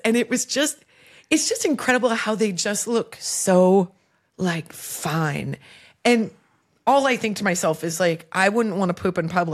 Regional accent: Nebraska, United States; we're from Nebraska. And we root for the Chiefs.

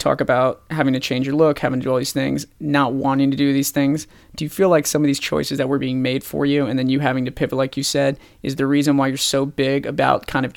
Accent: Florida, United States; But it's kind of like growing up in South Florida, that's what you did.

